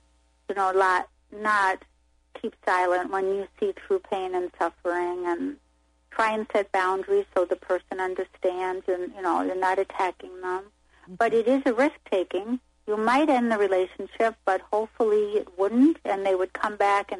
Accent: New York, United States; you probably can guess I grew up in New York where we didn't hold back very much.

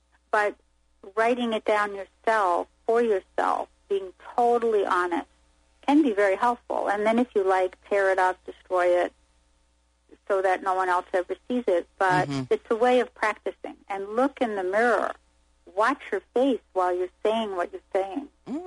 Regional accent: New York, United States; you probably can guess I grew up in New York where we didn't hold back very much.

